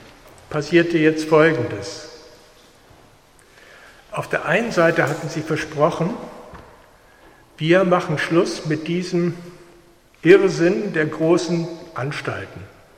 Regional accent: Niebüll, Schleswig-Holstein, Germany; Ich komme aus Schleswig-Holstein, in Niebel bin ich aufgewachsen

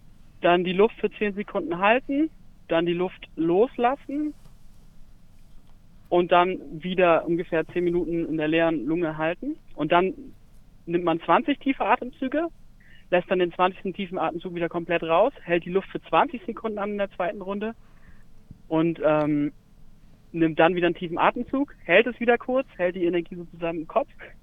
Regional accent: Marburg, Hesse, Germany; Ja, doch, ich bin auch aus Marburg, aber ich bin gerade nicht in Marburg.

